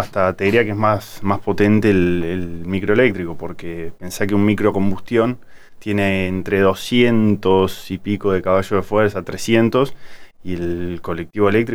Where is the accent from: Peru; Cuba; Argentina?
Argentina; Córdoba; Nosotros, por ejemplo, yo vengo de Córdoba. Yo soy oriundo de un pueblito de Córdoba.